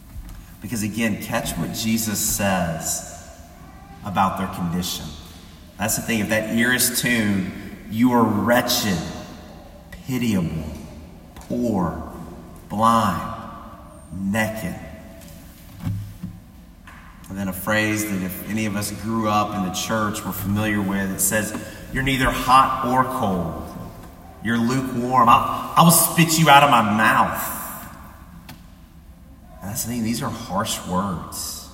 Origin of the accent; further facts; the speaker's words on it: Texas, United States; I grew up with my family camping. I didn't enjoy it. So a lot of people in East Texas want to say I'm really not from East Texas since I don't like those things.